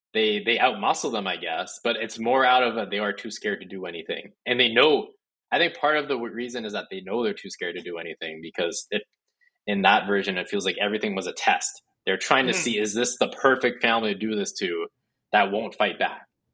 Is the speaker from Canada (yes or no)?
yes; Canada; I think because we're Canadian, it might affect us more.